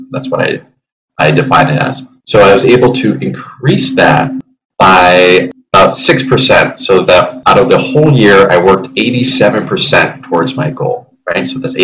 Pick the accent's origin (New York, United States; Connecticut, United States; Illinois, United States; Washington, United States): New York, United States; Rochester; just outdoors in a public park back at my hometown in Rochester, New York.